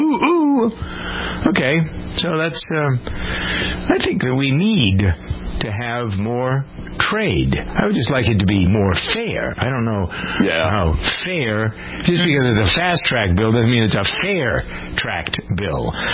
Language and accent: English; New England, United States; accent: New England; If I could get rid of my New England accent